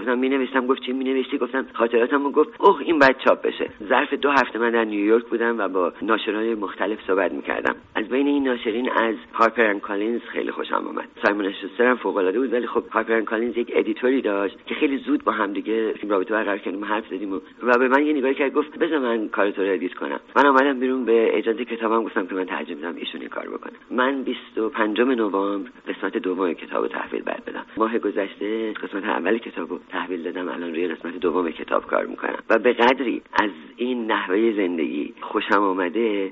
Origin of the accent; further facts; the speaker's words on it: Iran; با من که یک ایرانی هستم و لهجه دارم